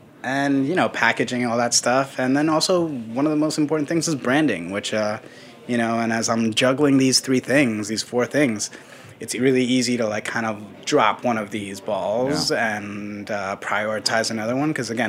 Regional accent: New York City, New York, United States; I'm a New Yorker at heart. I was born and raised here.

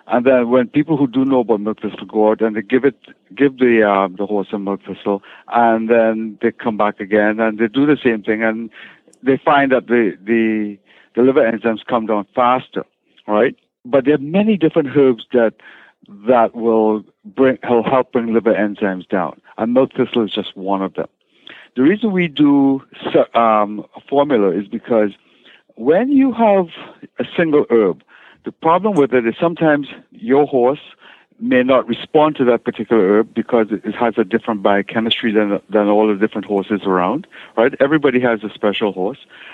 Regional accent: Trinidad & Tobago; I'm from Trinidad originally.

